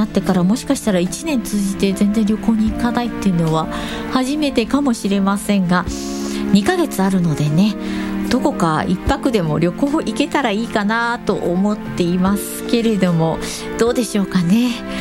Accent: Kanagawa, Japan; 私は神奈川県出身で、現在はラジオパーソナリティとしてコミュニティ FM 局でも番組を担当させていただいておりまして

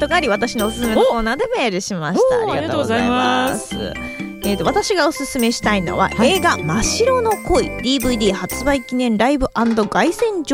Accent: Imizu, Toyama, Japan; 実は私の地元富山県射水市、

